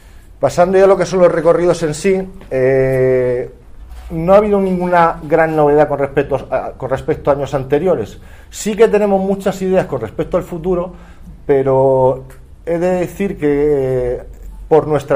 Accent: Melilla, Spain; born there; also born or lived in Cartagena; melillense de nacimiento, pero cartagenero de adopción

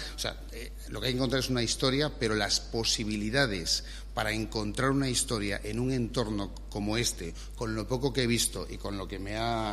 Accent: Seville, Andalusia, Spain; Yo me he criado en Sevilla, aunque no soy, ya soy sevillano de adopción

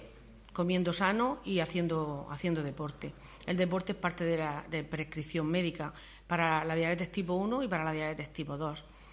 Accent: Cartagena, Region of Murcia, Spain; a ver si somos muchísimos cartageneros los que vamos a hacer esta ruta.

